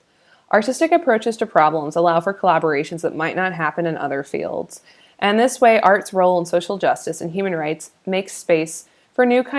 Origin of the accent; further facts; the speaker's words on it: United States; now in Berlin, Germany; I say this to you as an American based in Berlin